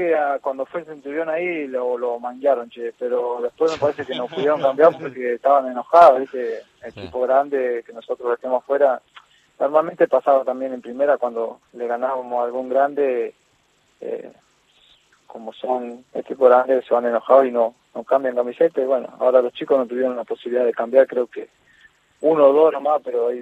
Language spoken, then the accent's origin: Spanish; Santa Silvina, Chaco, Argentina; Yo soy de Santa Silvina, ahora estoy en Resistencia, llegamos acá, obviamente estamos acá en Sarmiento, y bueno, pero yo soy de Santa Silvina, 300 kilómetros acá de la capital.